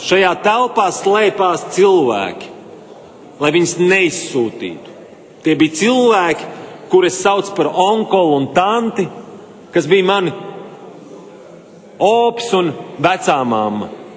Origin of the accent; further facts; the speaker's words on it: Kuldīga, Kurzeme, Latvia; Es savu bērnību pavadīju Kuldīgas pusē Birzgaļu mājās